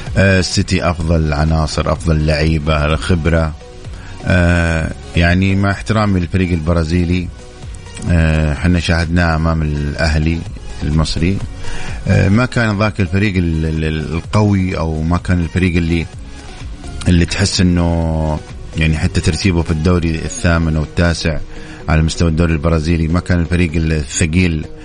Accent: Saudi Arabia; لكن حنا كسعوديين يعني الشيء اللي حنا نفرح فيه

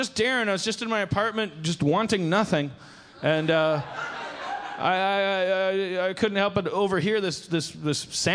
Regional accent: Kansas City, United States; We're both from Kansas

